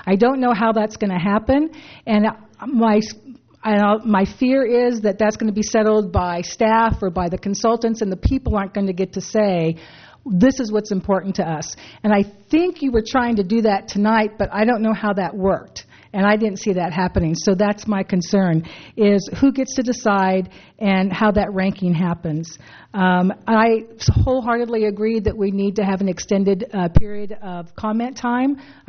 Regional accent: Morro Bay, California, United States; I'm from Morro Bay.

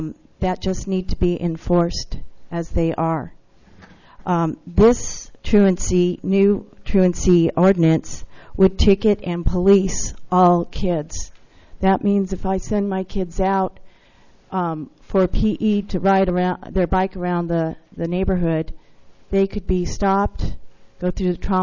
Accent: California, United States; I'm from San Luis Obispo County.

